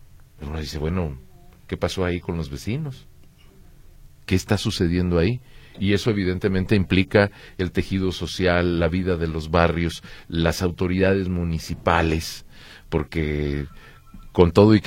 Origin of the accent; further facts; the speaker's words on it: Guadalajara, Jalisco, Mexico; como habitante de la ciudad, que las Chivas hayan perdido así. Me lo lamento como tapatío